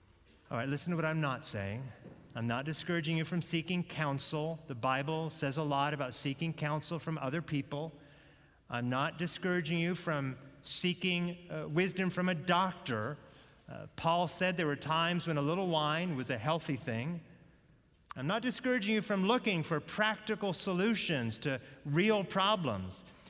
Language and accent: English; United States; born there; I was born in America. My dad was born in America. I don't know the language. I don't know the customs. I'm American, not Polish.